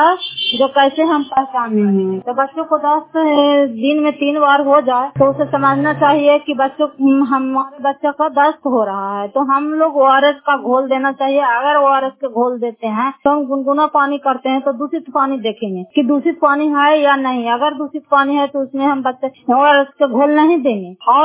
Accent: Fatehpur, Bihar, India; घर फतेहपुर पंचायत मकरौता, जिला नालंदा, करार कचरा ब्लॉक की निवासी हूँ।

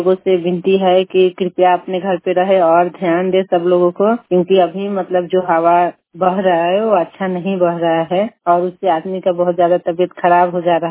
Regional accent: Bihar, India; मैं पचलक पंचायत के रहने वाली हूँ।

